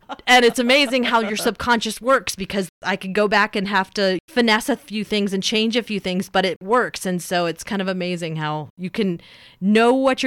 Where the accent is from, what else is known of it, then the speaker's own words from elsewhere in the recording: United States; readers on social media, just because of the way I interact, realize I'm American.